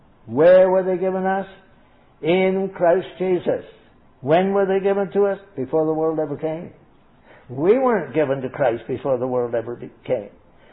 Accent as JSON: {"language": "English", "country": "Canada", "lives_now": "United States", "said": "I'm a Canadian, and I wasn't a Canadian until I was born in Canada."}